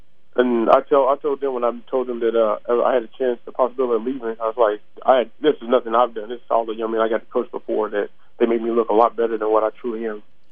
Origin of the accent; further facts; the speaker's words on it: Lebanon, Missouri, United States; Well, I come from Lebanon, Missouri. I played high school football there.